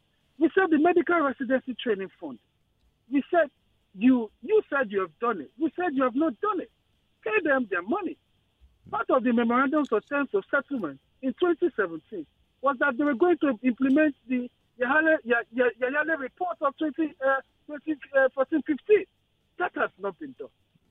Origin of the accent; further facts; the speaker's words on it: Lagos, Nigeria; When I was growing up in Lagos, in Apapa, to be specific